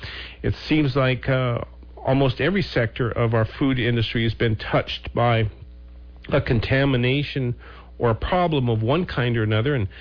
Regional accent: Billings, Montana, United States; with headquarters up in my hometown of Billings, Montana.

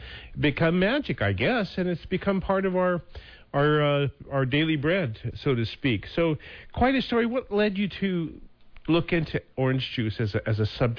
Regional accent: Montana, United States; I'm from Montana

